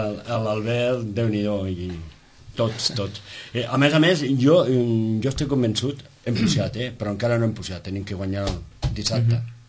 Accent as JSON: {"language": "Catalan", "town": "Sitges", "region": "Catalonia", "country": "Spain", "said": "nosaltres estem acostumats a viure l'ambient del Club de Sitges, som de Sitges"}